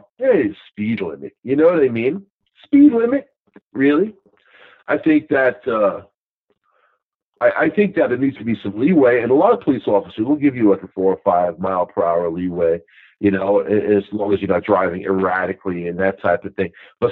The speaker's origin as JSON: {"language": "English", "region": "New York", "country": "United States", "said": "I was from Nassau County, the next county over."}